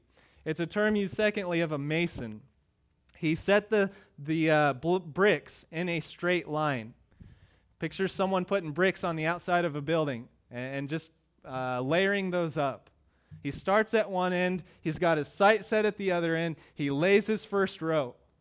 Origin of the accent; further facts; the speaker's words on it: Kansas, United States; If you want to get to a place I grew up in Kansas